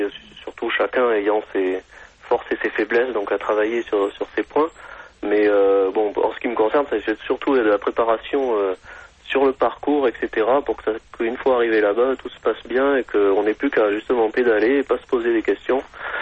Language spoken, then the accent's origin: French; Bordeaux, Nouvelle-Aquitaine, France; j'ai presque ça en moi depuis que je suis gosse, puisque je suis originaire de Bordeaux.